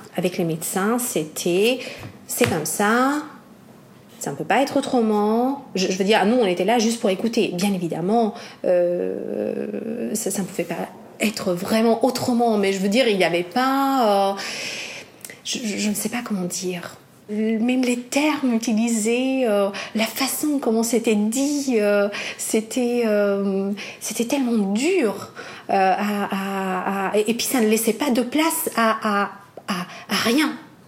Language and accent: French; Albania; now in France; Moi, je viens d'Albanie. Je suis née, j'ai grandi là-bas, mais ça fait quand même 23 ans que je suis en France.